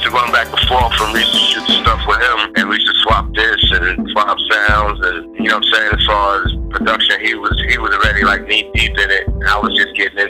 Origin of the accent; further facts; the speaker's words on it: New York City, New York, United States; Well, you know, I grew up in Queensbridge. Me and … grew up together. I was the local DJ around the projects, the Queensbridge projects.